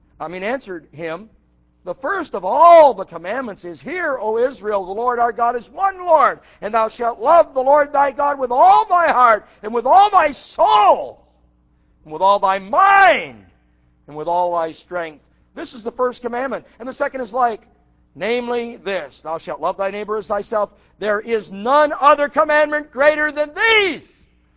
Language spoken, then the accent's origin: English; England, United Kingdom; I'm an Englishman. I don't know what Sheol is.